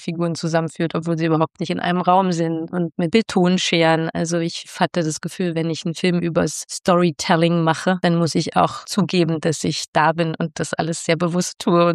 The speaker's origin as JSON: {"language": "German", "region": "Berlin", "country": "Germany", "said": "Ich komme aus Berlin."}